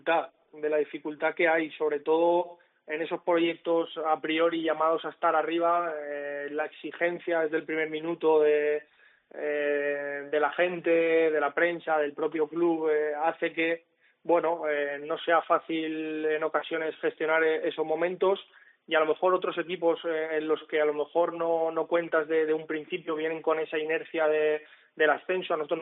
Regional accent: Alicante, Valencian Community, Spain; yo soy, sabéis que soy de Alicante, vivo todavía en San Blas.

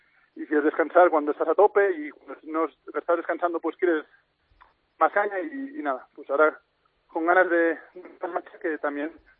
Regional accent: Sant Boi de Llobregat, Catalonia, Spain; now in Castelldefels, Spain; mi mujer es de San Boi también, yo soy de San Boi.

